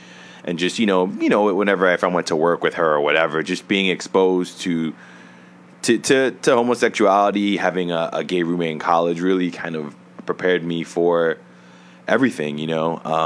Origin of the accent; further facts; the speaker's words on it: New York, United States; But I would like to think that being from New York, I'm from New York and a lot of my friends are from New York